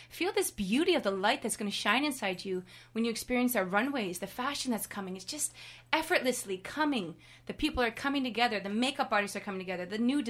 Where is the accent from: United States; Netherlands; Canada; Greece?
Canada; I'm a Canadian person. I've come from a Canadian background.